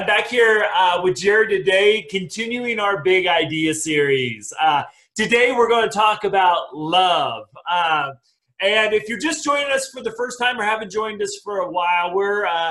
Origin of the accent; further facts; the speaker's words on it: Midwest, United States; I'm just happy we don't have all the mosquitoes that I grew up with in the Midwest.